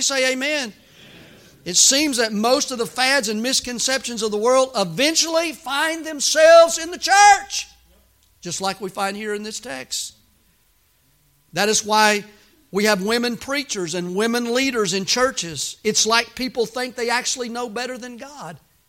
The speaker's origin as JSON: {"language": "English", "region": "the South", "country": "United States", "said": "Now, I'm from the South."}